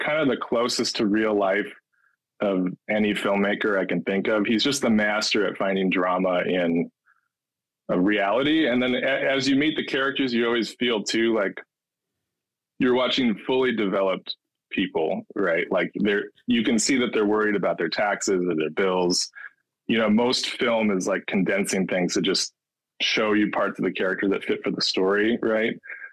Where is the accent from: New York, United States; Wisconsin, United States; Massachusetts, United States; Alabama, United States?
Wisconsin, United States; Tomah; I remember this time in high school. I grew up in Toma, Wisconsin.